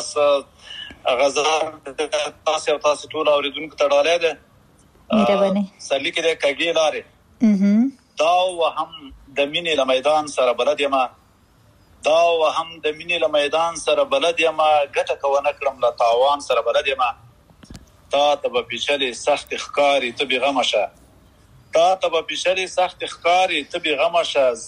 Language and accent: Pashto; Chakoti, Paktia, Afghanistan; now in United Arab Emirates; زه خو خپله د پکتیا د اریوب یم، او د اریوب ولسوالۍ کې یو کلی دی چکوټی ورته وایي، هغه هلته مې خاپوړې کړي.